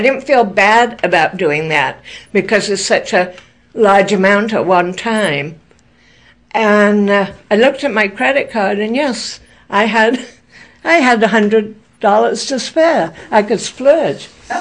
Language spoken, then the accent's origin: English; England, United Kingdom; I recently went to England, which is my home country